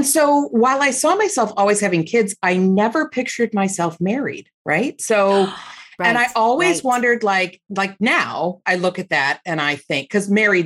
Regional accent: Buffalo, New York, United States; I am from Buffalo and I'm the proud mom of two 17, almost 18 year old children.

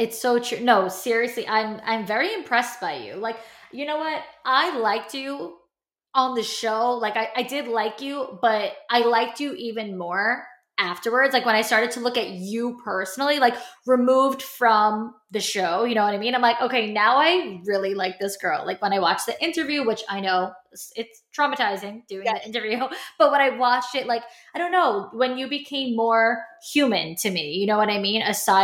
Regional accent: New York, United States; Now, of course, she is a lovely Southern darling and I am from New York.

